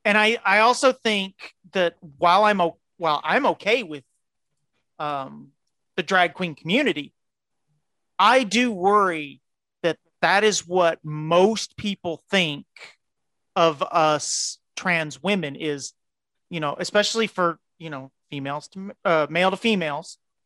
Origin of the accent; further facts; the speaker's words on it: Texas, United States; Oh, I love my home state. Oh my God. Yes.